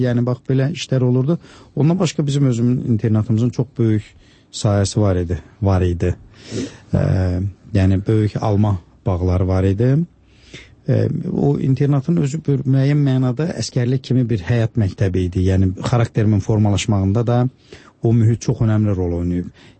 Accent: Babayl, Zangilan District, Azerbaijan; born there; mən o kənddə, bizim Zəngilanda doğulmuşam, bizim kəndimiz Babayl deyilən kənddir.

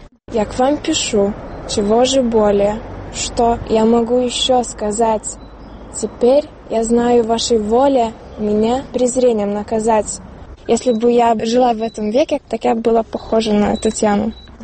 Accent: Vilnius County, Lithuania; 17 лет, я из Вильнюсского района, учусь в 11 классе. Все умеем, говорим по-русски, по-польски, по-литовски, и еще по-английски немножко.

